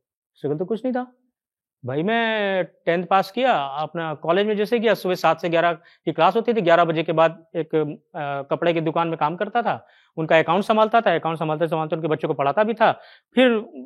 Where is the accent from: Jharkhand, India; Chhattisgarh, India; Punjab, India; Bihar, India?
Jharkhand, India; मैं जिस प्रदेश से आता हूं उसका नाम झारखंड, जो जनजातीय लोगों का एरिया है, ट्राइबल बच्चों के साथ मैं पला बड़ा